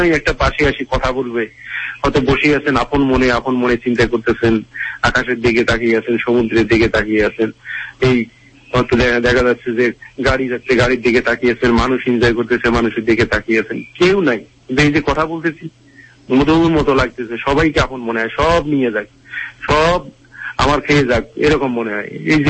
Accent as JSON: {"language": "Bangla", "country": "Bangladesh", "said": "এইরকম কম্পিটিশনে আমি সেখানে বাংলাদেশের মানুষ হিসেবে আমি নিজের দেশকে সম্মান মানে নিজের দেশের ইজ্জত সম্মান রক্ষার জন্য কত পরিশ্রম করছি।"}